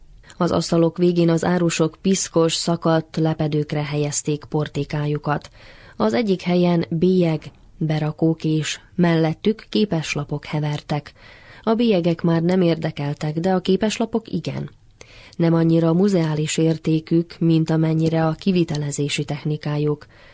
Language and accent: Hungarian; Sombor, Vojvodina, Serbia; born there; Már azért is érdekelt, mert Zombor a szülővárosom.